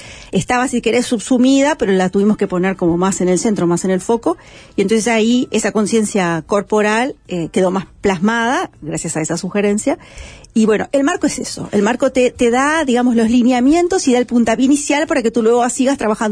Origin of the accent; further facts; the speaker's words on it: Uruguay; Como buenos uruguayos, siempre estamos mirando para afuera